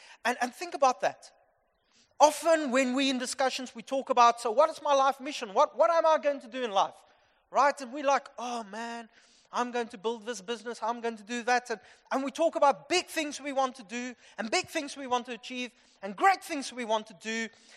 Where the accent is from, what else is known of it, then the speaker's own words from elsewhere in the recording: Upington, Northern Cape, South Africa; English is a second language; Man, I don't like swimming in water. I'm from Upington.